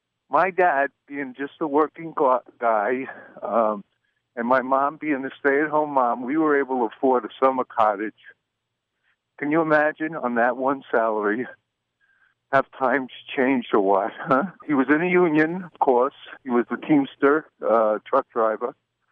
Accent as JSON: {"language": "English", "region": "New York", "country": "United States", "tie": "born or raised there", "moved": "as an adult", "said": "I grew up in New York. I went to college, undergraduate in New York. And 39 years ago, probably before you were born, I come out here to go to grad school. And I've been here ever since."}